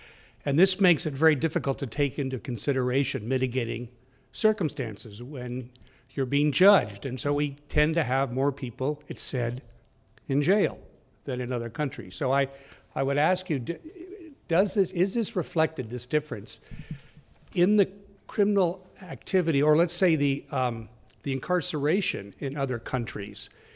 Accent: Napa, California, United States

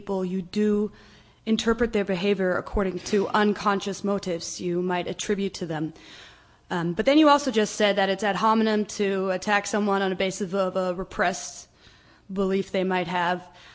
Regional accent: San Francisco, California, United States; Thank you. … I'm from San Francisco.

